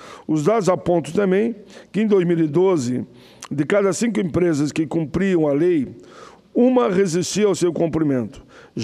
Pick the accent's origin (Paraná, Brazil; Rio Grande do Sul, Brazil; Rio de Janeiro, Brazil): Rio Grande do Sul, Brazil; Caxias do Sul; Lá na minha cidade natal, Caxias do Sul